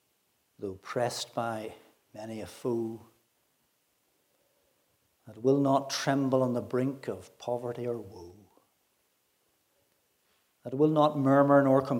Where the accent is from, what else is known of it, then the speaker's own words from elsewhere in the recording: Coleraine, Northern Ireland, United Kingdom; I was born in Coleraine, spent the first 19 years of my life there, and Coleraine, therefore, is my hometown. In 1980, I married Olive, and we came to Kilkeel, where we lived for almost 3 years, in a little flat at 32B Rooney Road.